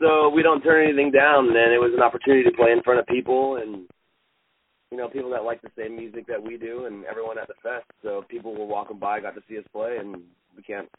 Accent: Las Vegas, Nevada, United States; now in Huntington Beach, United States; Well, Jake and I, we grew up in Las Vegas. We had a band down there. Things weren't working out in Las Vegas for us musically, so we were just like, hey, let's go closer to L.A. So we picked Huntington Beach

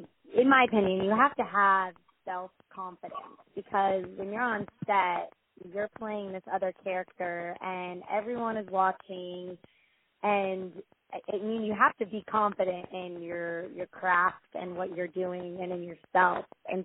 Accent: Scottsdale, Arizona, United States; So I'm originally from Scottsdale, Arizona, and I've always been drawn to acting.

